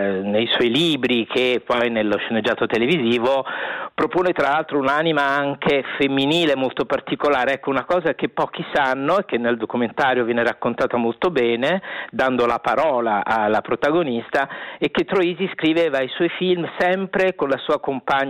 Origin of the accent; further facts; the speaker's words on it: Naples, Campania, Italy; una Napoli che mi è molto cara, essendo anch'io napoletano